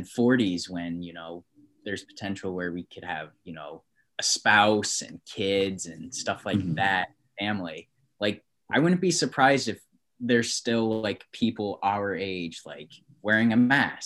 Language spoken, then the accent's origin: English; New York, United States; like the people I grew up with in New York